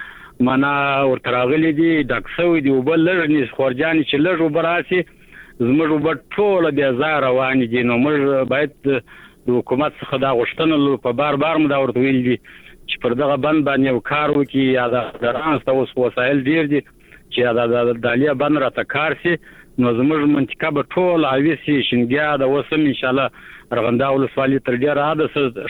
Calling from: Kandahar, Afghanistan; د شایسته کندار د ارغنده ولسوالۍ سره د ټلیفون د کرشه

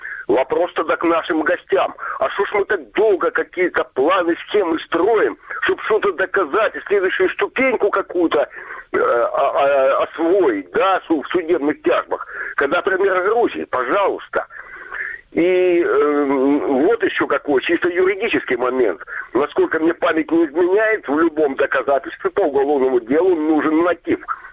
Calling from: Kramatorsk, Donetsk Oblast, Ukraine; Добрый вечер, Краматорск

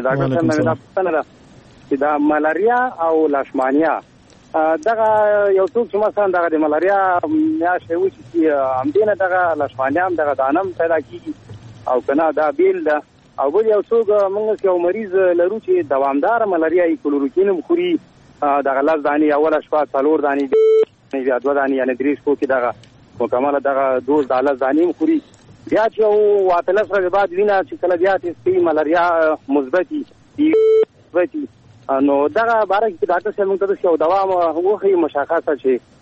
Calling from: Jalalabad, Nangarhar, Afghanistan; جلال آباد د ښار نه غامیر خبرې کوم.

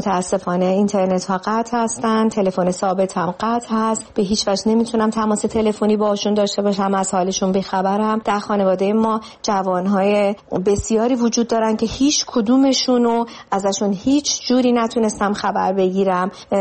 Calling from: Germany; از آلمان هستم.

